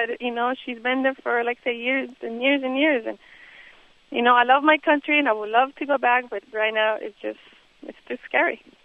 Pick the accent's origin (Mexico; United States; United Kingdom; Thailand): Mexico; Tijuana, Baja California; I was born and raised in Tijuana, and my mother now lives there.